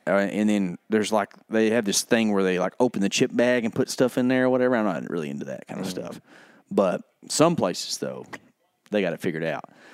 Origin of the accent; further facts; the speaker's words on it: Texas, United States; like we are white boys from Northeast Texas, but like the Mexican